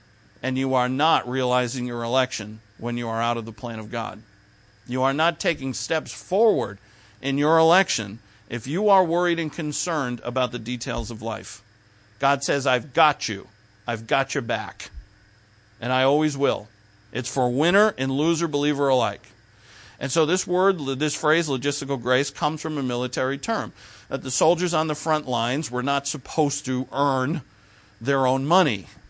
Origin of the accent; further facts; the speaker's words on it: Providence, Rhode Island, United States; born there; I was born in Providence